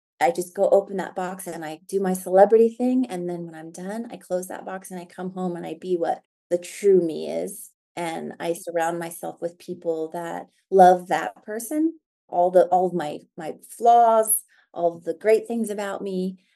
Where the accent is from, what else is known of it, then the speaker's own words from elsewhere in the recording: Midwest, United States; And because I'm from the Midwest, I'm a simple Midwestern gal.